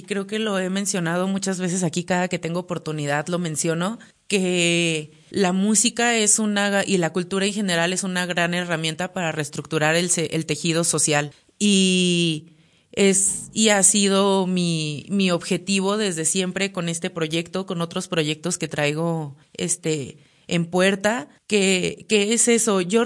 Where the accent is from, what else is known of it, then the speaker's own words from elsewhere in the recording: Durango, Mexico; los dos somos de aquí de Durango, nos fuimos los dos juntos a Puebla a hacer la carrera